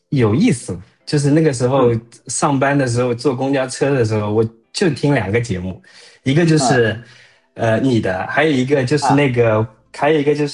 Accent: Zhejiang, China; 我是来自于浙江最北边的一个城市。就是浙江最北是湖州嘛，然后也是湖州最北的一个城市

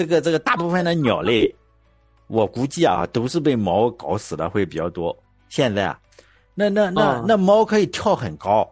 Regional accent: Shandong, China; 但在我们山东这边，大家都不会去捅燕子窝

